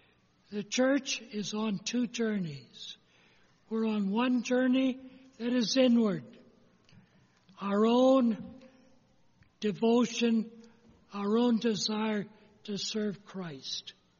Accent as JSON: {"language": "English", "town": "Dayton", "region": "Ohio", "country": "United States", "tie": "born or raised there", "said": "One of them comes from my hometown, Dayton, Ohio."}